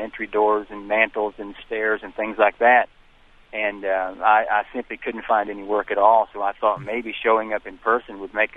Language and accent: English; Cookeville, Tennessee, United States; also born or lived in Columbus, Georgia; now in Burlington, United States; so I moved back to Cookeville, Tennessee. Hometown. So then I called on your show and I became … this morning I'm up in Burlington, Vermont